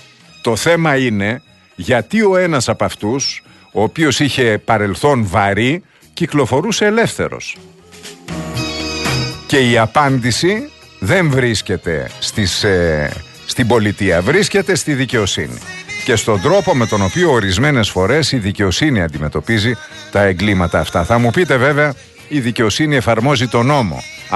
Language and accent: Greek; Eastern Macedonia and Thrace, Greece; έχω πολλούς φίλους εκεί, καθώς είναι η πατρίδα μου, εκεί γεννήθηκα